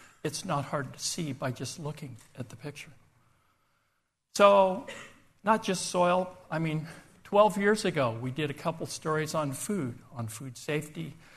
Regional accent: Oregon, United States; So I grew up in the Willamette Valley of Oregon on a farm. This is where I was when I was a little over a year old, just south of Portland.

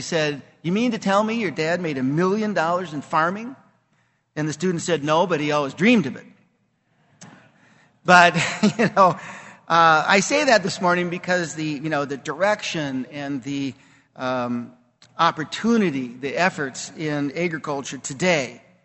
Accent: North Dakota, United States; You know, I'm from North Dakota, so it's always nice to see trees and things like that.

